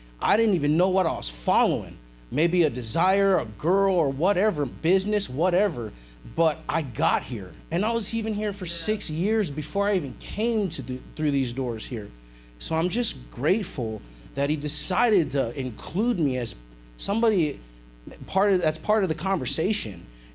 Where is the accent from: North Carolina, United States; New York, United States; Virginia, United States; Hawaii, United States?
Hawaii, United States; we're both from Hawaii.